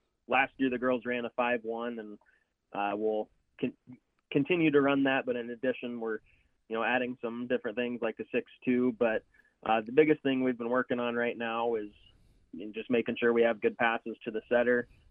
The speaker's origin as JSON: {"language": "English", "town": "Belmont", "region": "Iowa", "country": "United States", "said": "Yeah, I'm from Belmont, Iowa. I graduated from Belmont Clemmy in 2017."}